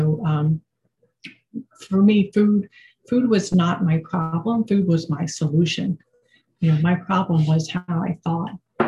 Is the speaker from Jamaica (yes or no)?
no; Philadelphia, Pennsylvania, United States; So I'm from the Philadelphia area, just so everyone knows.